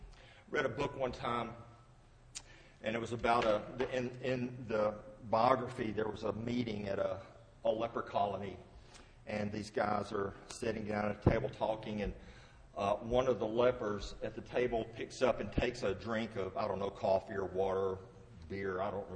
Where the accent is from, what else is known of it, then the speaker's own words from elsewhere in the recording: Alabama, United States; where I was raised in North Alabama, in the mountainside, not the farm side, we were hillbillies, Jeff, so we're over the Lookout Mountain area.